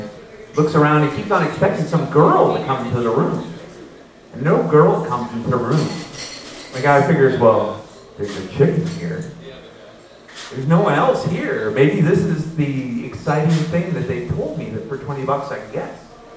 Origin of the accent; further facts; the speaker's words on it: Arizona, United States; I grew up in Arizona, and they don't fuck chickens down there.